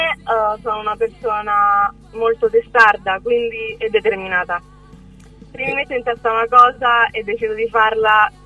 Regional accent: Rome, Lazio, Italy; Ho 19 anni, vengo da Roma e ho iniziato a cantare da quando sono piccola.

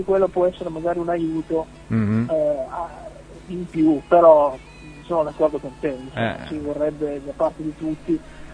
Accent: Piedmont, Italy; la scena musicale dalle mie parti, soprattutto per il mio genere, parlo del cuneese

